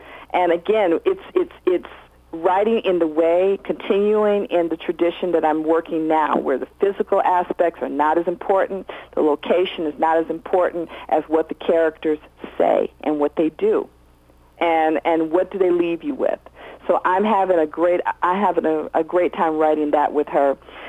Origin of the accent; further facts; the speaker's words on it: Chicago, Illinois, United States; now in Europe; it totally comes from growing up in Chicago and riding the L.